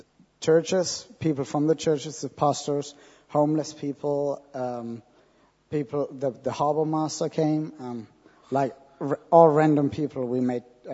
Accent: Germany; English is a second language; now in Harpenden, United Kingdom; I'm from Germany. Actually, for me, I'm from Harpenden, but originally I'm from Germany.

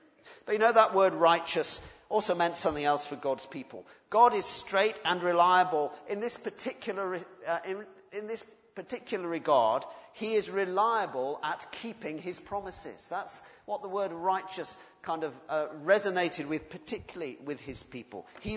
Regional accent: England, United Kingdom; And I must admit, being an Englishman, I do sometimes think

